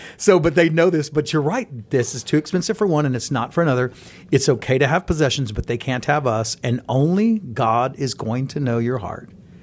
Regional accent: Houston, Texas, United States; we had a childhood home that we grew up in Houston. And then from there, all the way through college, it was our home.

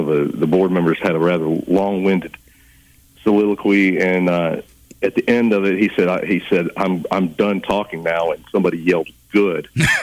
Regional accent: Goshen, Mississippi, United States; I covered city council meetings in my hometown of Goshen, Mississippi

